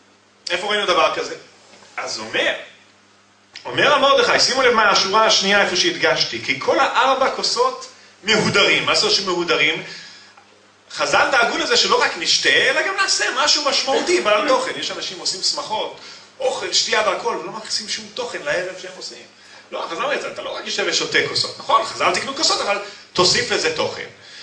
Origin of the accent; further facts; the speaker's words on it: Ireland; מה אנחנו באנו מאירלנד? אני כן, אבל כולנו, אני מניח.